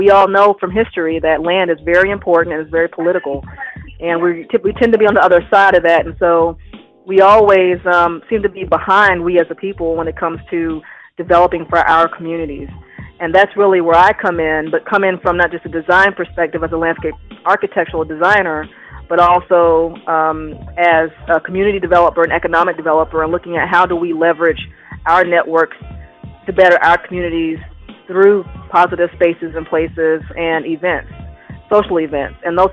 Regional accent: Atlanta, Georgia, United States; now in Durham, United States; Durham reminds me so much of my hometown of Atlanta in a lot of ways, the people, the culture, the community itself. So that really makes me feel like I really haven't left home.

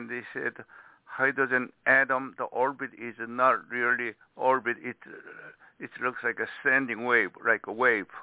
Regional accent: South Korea; English is a second language; now in United States; Okay, I came from Korea.

